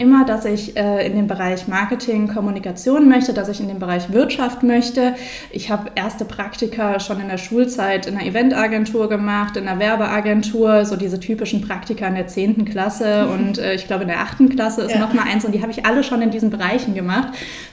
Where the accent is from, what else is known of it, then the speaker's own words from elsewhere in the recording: Giessen, Hesse, Germany; born there; now in Stuttgart, Germany; ich bin 29 Jahre alt, komme gebürtig aus Hessen, aus Gießen, das ist so 35 bis 40 Minuten nördlich von Frankfurt